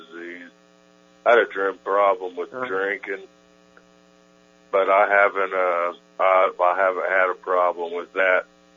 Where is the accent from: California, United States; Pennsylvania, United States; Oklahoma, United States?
Oklahoma, United States; Oklahoma City; born there; I was born in Oklahoma City.